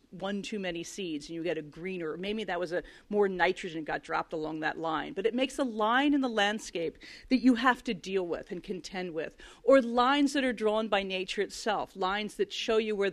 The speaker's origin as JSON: {"language": "English", "town": "Philadelphia", "region": "Pennsylvania", "country": "United States", "tie": "born or raised there", "said": "I grew up in Philadelphia on the Schuylkill, which has a 6-foot tide."}